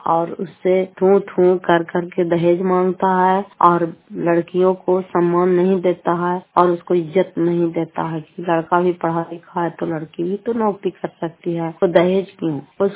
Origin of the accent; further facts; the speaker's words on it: Fatehpur, Bihar, India; घर फतेहपुर पंचायत मकौता करार पसरा ब्लॉक जिला नालंदा की निवासी हूँ।